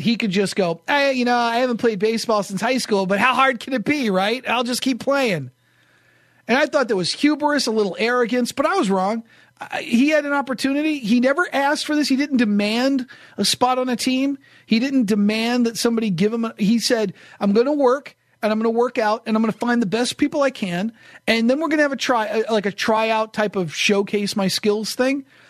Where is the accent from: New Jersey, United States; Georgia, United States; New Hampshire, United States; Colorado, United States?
New Hampshire, United States; but I grew up in New Hampshire where I could play golf maybe 5 months out of the year